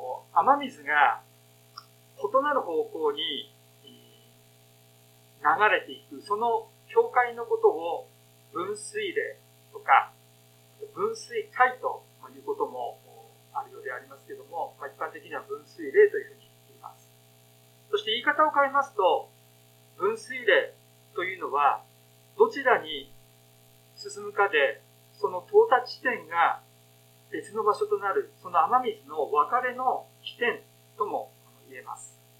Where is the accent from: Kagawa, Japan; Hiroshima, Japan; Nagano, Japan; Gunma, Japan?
Nagano, Japan; 自分が生まれ育ち、現在住んでいるこの長野県について知らないことが随分あるなというふうに思いました。